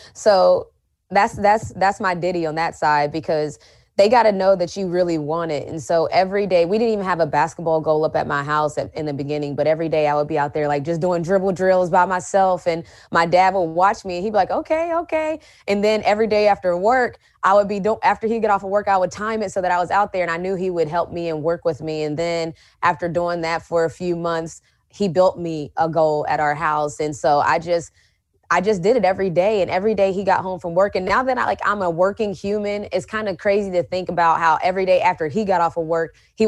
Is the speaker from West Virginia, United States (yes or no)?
yes; West Virginia, United States; And so I think growing up in West Virginia, going to school and stores helped me in that aspect because I was used to not having a lot of entertainment around me.